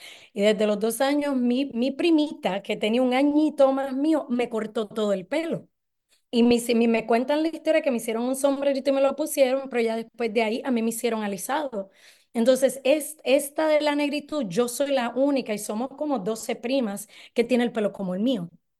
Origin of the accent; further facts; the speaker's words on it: Yambele, Puerto Rico; Pues nosotros somos de Yambele.